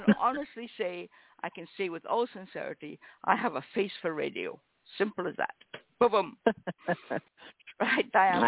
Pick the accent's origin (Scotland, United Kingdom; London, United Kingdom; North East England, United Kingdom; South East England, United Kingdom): Scotland, United Kingdom; I'm Scottish.